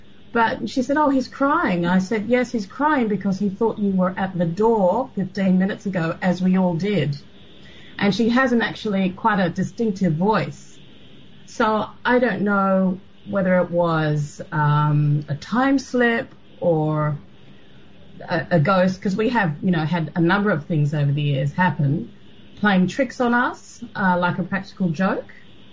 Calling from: Sydney, New South Wales, Australia; Hi, I'm calling from Sydney, Australia.

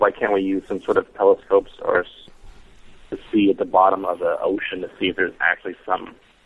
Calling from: Washington, United States; Hi, I'm calling from Washington State.

